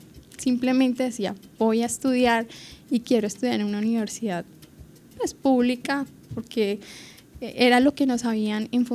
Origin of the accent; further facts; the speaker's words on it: Meta, Colombia; also born or lived in Cáqueza; doy gracias al departamento del Meta por acogerme como su hija adoptiva y es un orgullo para mí siempre decir soy del Meta, a pesar de que en registro estoy de Caquesa, Cundinamarca, soy 100% llanera.